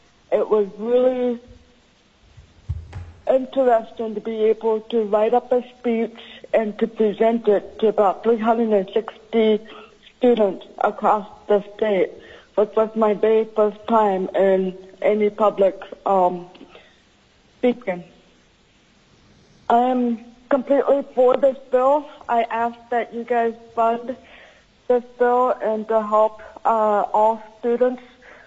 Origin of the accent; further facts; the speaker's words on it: Juneau, Alaska, United States; For the record … I'm from Juneau, Alaska.